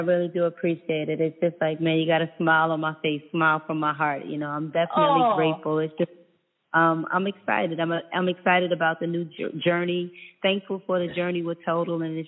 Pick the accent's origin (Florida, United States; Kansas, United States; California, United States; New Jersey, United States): New Jersey, United States; Edison; I'm from Edison.